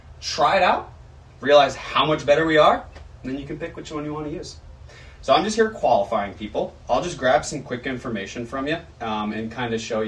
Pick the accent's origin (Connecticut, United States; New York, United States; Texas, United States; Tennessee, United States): Texas, United States; I love Cajun food. I'm from Texas.